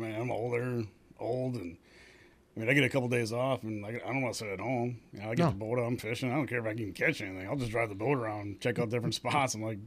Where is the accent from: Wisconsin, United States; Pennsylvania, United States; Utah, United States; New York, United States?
Wisconsin, United States; Green Bay; Yeah, we did a lot of fishing together, growing up in Green Bay, fishing De Pere and the Bay and all that kind of stuff